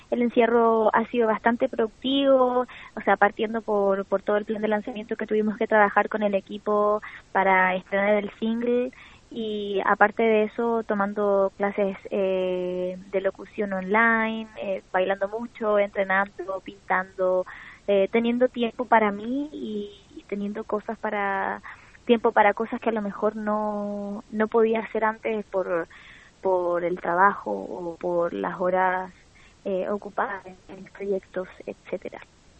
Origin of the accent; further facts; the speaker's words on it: Santiago, Santiago Metropolitan Region, Chile; Yo soy de Santiago, pero con todo esto tomé la decisión de venirme a pasar el encierro, digamos, acá con mi familia.